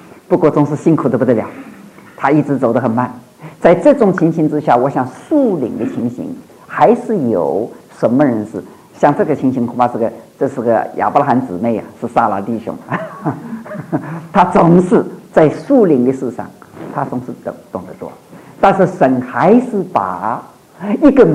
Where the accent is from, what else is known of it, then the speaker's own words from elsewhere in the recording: China; now in Canada; 西方人我讲我这个加拿大来的，我们那里好像是常常这个太太是教书的啊